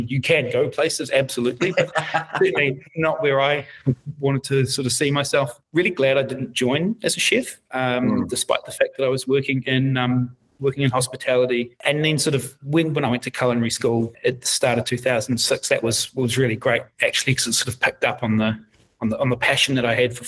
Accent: Napier, Hawke's Bay, New Zealand; I grew up in Hawke's Bay in Napier. Went to Napier Boys High School.

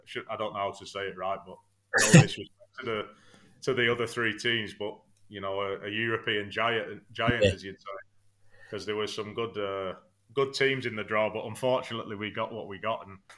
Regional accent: England, United Kingdom; the number one team in the world against my home country, England.

